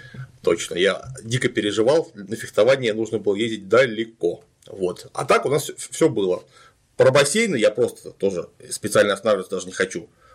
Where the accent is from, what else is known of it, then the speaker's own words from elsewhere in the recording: Klintsy, Bryansk Oblast, Russia; born there; я вот тоже родился не в Питере, родился я в городе Клинцы Брянской области. Ну, город, прямо скажем, небольшой.